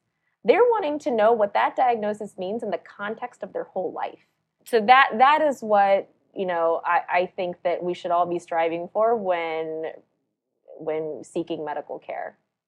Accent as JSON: {"language": "English", "region": "South Carolina", "country": "United States", "tie": "born there", "said": "I was born in South Carolina, but my parents were born and raised in India."}